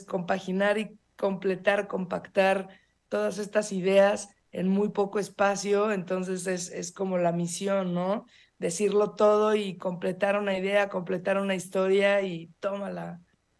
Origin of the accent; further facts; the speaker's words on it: Burzaco, Buenos Aires Province, Argentina; now in Mexico; Yo soy de un barrio de las afueras de la ciudad que se llama Bursaco